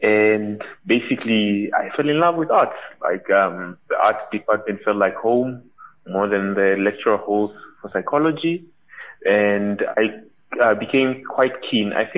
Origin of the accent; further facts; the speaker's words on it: Ongwediva, Oshana, Namibia; I grew up in Ongwediva. I never saw a museum in my life there.